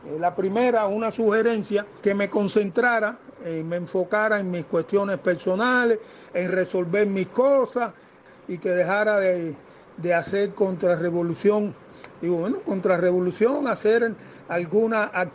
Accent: Cuba; yo como cubano que soy

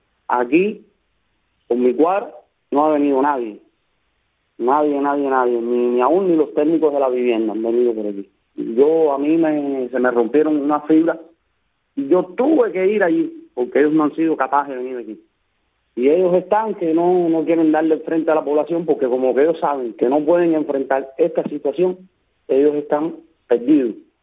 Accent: San Juan y Martínez, Pinar del Río, Cuba; aquí en mi pueblo, donde yo vivo, en San Juan y Martínez, la situación está extremadamente crítica.

